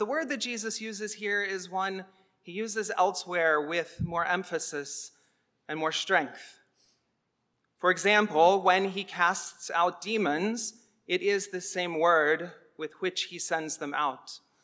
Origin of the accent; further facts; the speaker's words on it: Atlanta, Georgia, United States; I was from Atlanta, that I had grown up in Georgia.